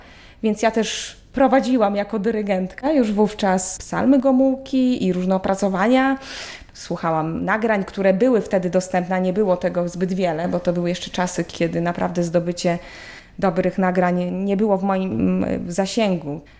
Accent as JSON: {"language": "Polish", "town": "Bielsk Podlaski", "region": "Podlaskie Voivodeship", "country": "Poland", "said": "Pochodzę z Podlasia, z Bielska Podlaskiego. To jest miasto powiatowe."}